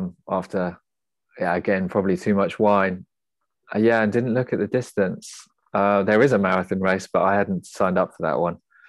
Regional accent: England, United Kingdom; I come from England and not the mountainous part of England.

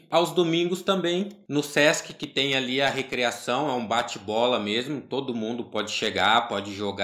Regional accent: Campinas, São Paulo, Brazil; eu sou aqui mesmo de Campinas.

